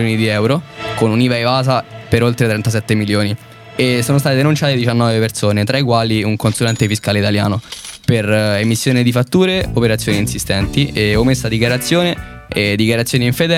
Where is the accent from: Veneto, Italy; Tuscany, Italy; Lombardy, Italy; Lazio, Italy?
Lazio, Italy; Torvaianica; Io da Torvaianica.